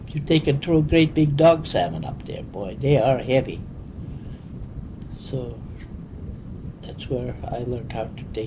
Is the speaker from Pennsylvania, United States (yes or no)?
no; Alaska, United States; also born or lived in Ouzinkie; I was brought up on a fox farm up Uyakte on Alf's Island.